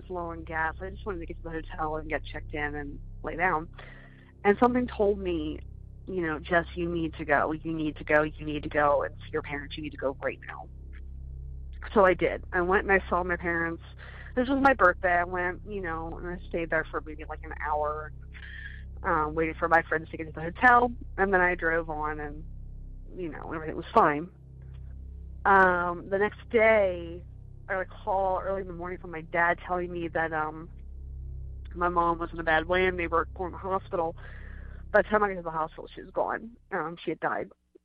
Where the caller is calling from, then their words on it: Pennsylvania, United States; I'm calling from Pennsylvania.